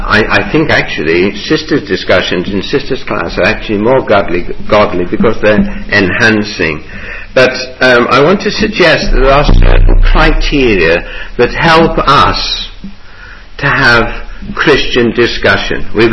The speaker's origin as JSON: {"language": "English", "region": "England", "country": "United Kingdom", "said": "And all we mean is, us English do it. And we only do it because we're English."}